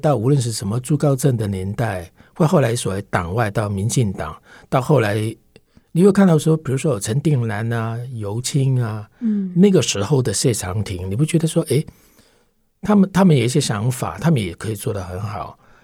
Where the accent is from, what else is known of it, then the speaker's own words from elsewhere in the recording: Hong Kong; moved away as an adult; now in Taiwan; 我们毕竟在香港那种生活形态或者说跟中国之间很密切的关系里面长大，然后我在香港出生，